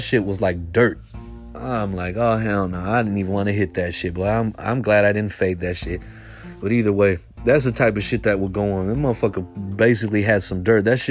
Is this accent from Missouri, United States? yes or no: no; San Francisco, California, United States; I'm from Frisco, though.